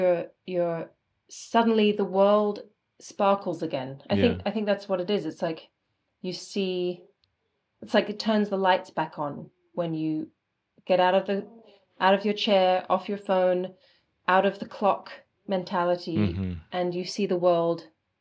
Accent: England, United Kingdom; and I grew up in England, so like English people are pretty stoic when it comes to weather and coldness

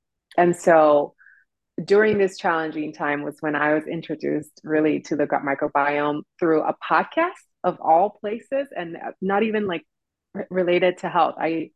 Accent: Puerto Rico; I grew up in Puerto Rico in a household filled with women. I was one of three girls

